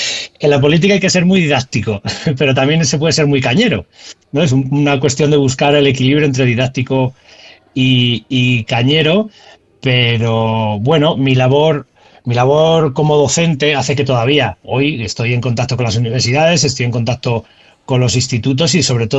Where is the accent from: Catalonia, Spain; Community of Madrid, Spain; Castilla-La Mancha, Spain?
Community of Madrid, Spain; Arganda del Rey; el primer crimen de odio en Arganda del Rey, que es mi pueblo